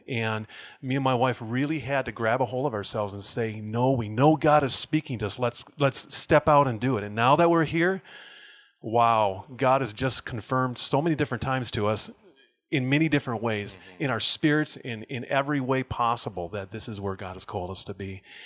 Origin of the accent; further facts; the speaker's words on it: Montana, United States; yeah, well, like you, Stephen, I'm originally from Montana, and now it's funny to say this, but my heart feels like it's here.